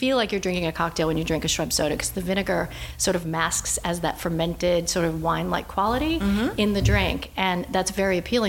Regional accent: Westerly, Rhode Island, United States; So Westerly, Rhode Island had we had the beloved Latin teacher.

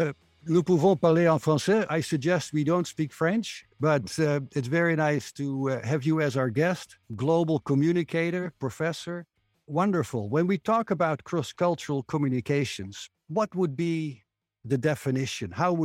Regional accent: Netherlands; now in Arizona, United States; I'm your host. I'm originally from the Netherlands, happily residing in the beautiful Grand Canyon state of Arizona.

